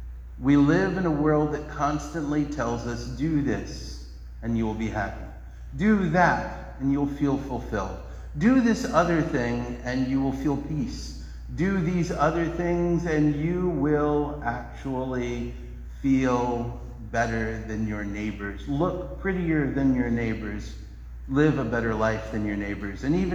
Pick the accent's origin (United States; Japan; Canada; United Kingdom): United States; West Virginia; I grew up in West Virginia, beautiful state, beautiful people, wonderful place to live.